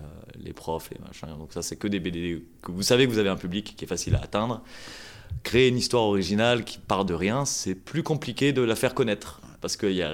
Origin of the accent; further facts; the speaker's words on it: Grenoble, Auvergne-Rhône-Alpes, France; En fait, moi, je suis grenoblois.